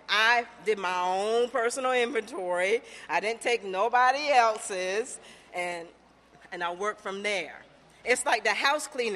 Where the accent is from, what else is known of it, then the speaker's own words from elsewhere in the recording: Somerset County, Maryland, United States; I grew up in this area. I grew up on the Eastern Shore. And I grew up in a little town called Somerset County, which is like an hour and a half away from here.